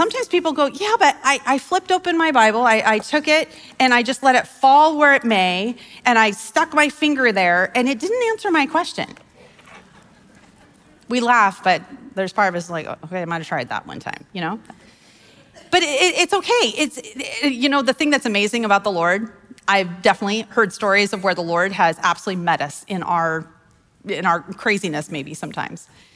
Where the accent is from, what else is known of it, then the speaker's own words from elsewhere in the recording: Wyoming, United States; I grew up on Wyoming on a ranch, and sometimes horses, they just plod.